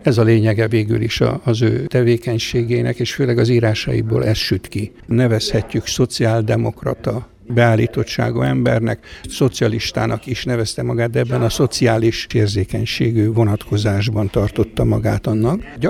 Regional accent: Arad, Arad County, Romania; Hát egyrészt ugye, mert Aradon nőttem föl

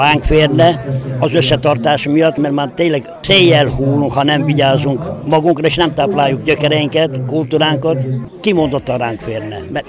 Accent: Kisiratos, Békés, Hungary; Hát mink az Alföldről származunk, kisiratosi származott vagyok.

